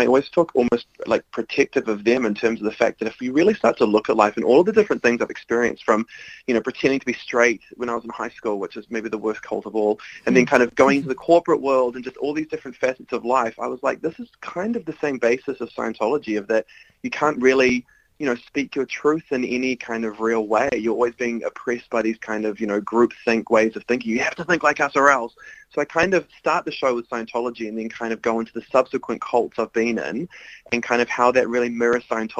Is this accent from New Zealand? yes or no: yes; Auckland, New Zealand; I'm from Auckland, New Zealand, and my parents actually, they met and raised me and my sisters in Scientology. So they actually got together living in central Auckland in a Scientology villa full of young Scientologists in the 70s.